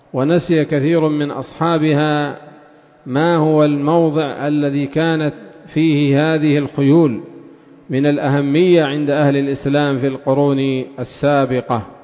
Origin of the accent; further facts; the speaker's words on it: Yemen; وعندنا في اليمن الخيل للتصوير